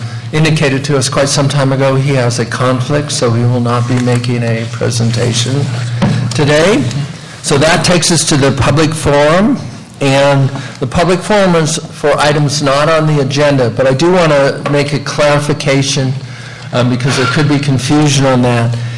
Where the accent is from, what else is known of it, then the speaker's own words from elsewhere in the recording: McKinleyville, California, United States; from McKinleyville.